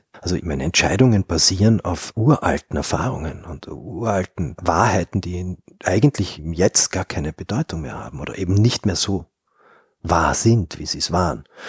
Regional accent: Vienna, Austria; Ich bin ein Österreicher, ganz und gar. Ich bin ein Wiener. Ich bin ein europäischer Wiener

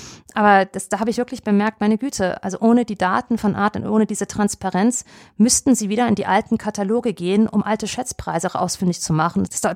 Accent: Frankfurt, Hesse, Germany; also born or lived in Hamburg / New York; Ich bin ja eigentlich aus Hamburg, mein erstes Lebensjahr. Dann haben wir mehrere Jahre in Frankfurt gewohnt

